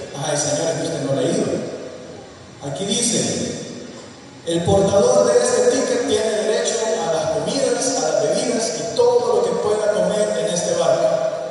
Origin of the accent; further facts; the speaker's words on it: Honduras; somos hondureños, nacimos en esta tierra, Dios nos puso aquí para cumplir un gran propósito. Y somos parte de esa familia, Honduras.